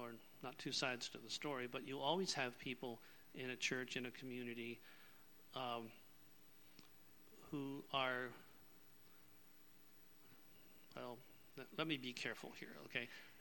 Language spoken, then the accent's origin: English; Pennsylvania, United States; now in Snyder County, United States; Well, I grew up in Lancaster County. I was 32 years old when we left our Amish community. We had three children, moved to a wonderful little community in Snyder County. I still consider Snyder County my home.